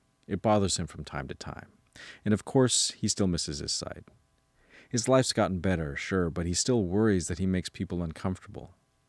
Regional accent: Philippines; so I'm Filipino, and part of the thing is, because I know what you're talking about.

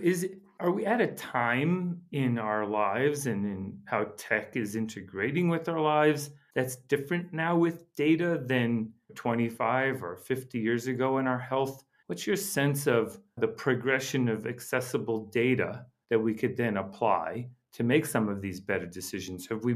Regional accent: United States; I did growing up in the United States

